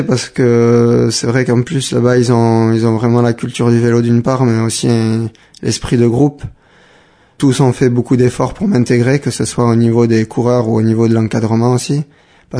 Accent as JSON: {"language": "French", "town": "Bayonne", "region": "Nouvelle-Aquitaine", "country": "France", "tie": "born there", "said": "j'ai 21 ans, je vis à Sparin au quartier Sélaille et je suis né à Bayonne."}